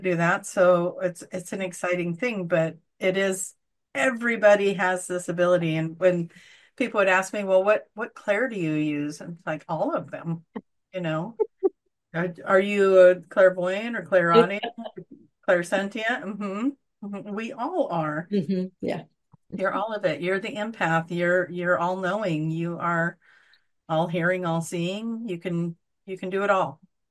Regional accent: Banks, United States; that's my hometown that she just was from. To clear that up for you guys, Banks is where I live. So, and it's not a huge town.

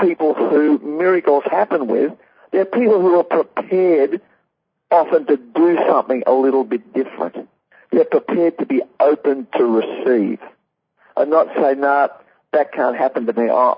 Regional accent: Australia; I'm here from Australia.

